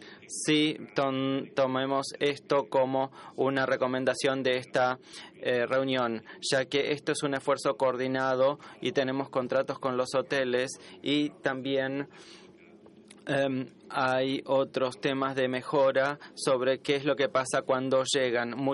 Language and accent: Spanish; Trinidad & Tobago; Yo soy de Trinidad y Tobago